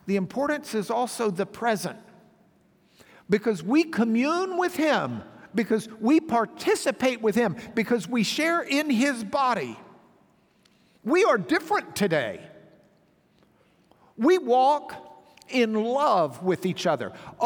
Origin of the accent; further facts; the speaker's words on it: the South, United States; I don't want people to know I'm a Christian because I'm from the South.